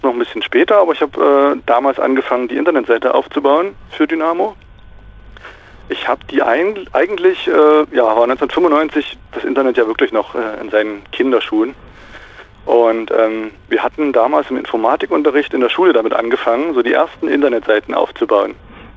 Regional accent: Saxony, Germany; Ich bin selber in Sachsen aufgewachsen, in der Nähe von Dresden.

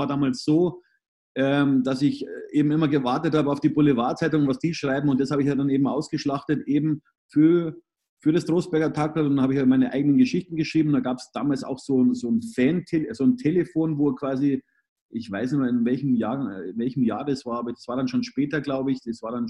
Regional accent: Munich, Bavaria, Germany; ich bin in München aufgewachsen. Und 82 dann eben in Chiemgau gezogen mit meinem Vater, weil mein Vater ist damals zu einer Chemiefirma gewechselt. Mhm. Ja, und dann eben 99 bin ich wieder zurück nach München.

